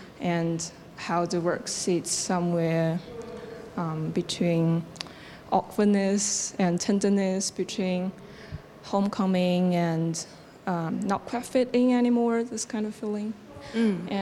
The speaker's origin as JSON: {"language": "English", "town": "Chengdu", "region": "Sichuan", "country": "China", "tie": "born or raised there", "moved": "as an adult", "lives_now": "Auckland, New Zealand", "said": "The project starts from my own experience of moving from my hometown Chengdu to Auckland when I was 18."}